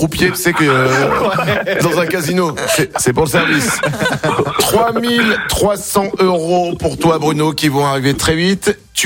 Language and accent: French; Montreuil, Île-de-France, France; born there; Je suis né à Montreuil.